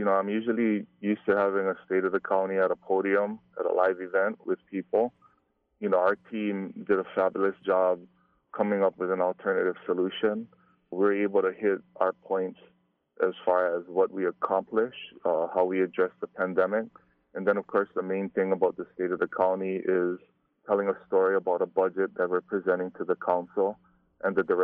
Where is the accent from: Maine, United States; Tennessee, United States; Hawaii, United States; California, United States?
Hawaii, United States; You know, growing up in Hawaii, we used to have … come to our schools.